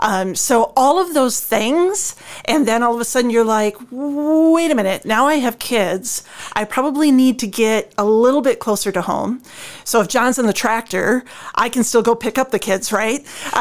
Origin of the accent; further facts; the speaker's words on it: Caledonia, Minnesota, United States; now in Iowa, United States; Born and raised in Caledonia, so just over the border.